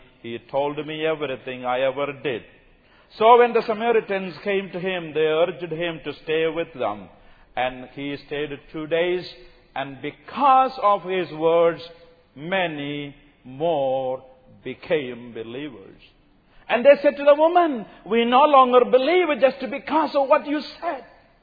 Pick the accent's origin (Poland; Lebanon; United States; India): India; South India; accent: southern; from my accent you can understand, I come from South India. I have a southern accent like some of y'all.